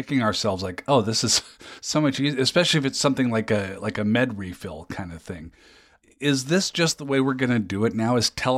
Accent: Minnesota, United States; Yeah, no, I as a Minnesotan, I feel you on that one.

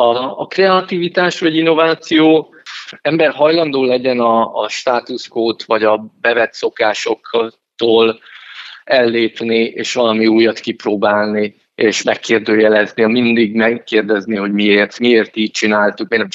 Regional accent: Algeria; én Algériában nőttem föl, illetve ott éltünk pár évet a szüleimmel.

